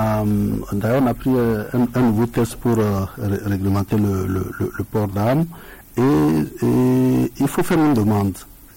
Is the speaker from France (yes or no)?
no; Togo; en sachant que nous sommes tous des Togolais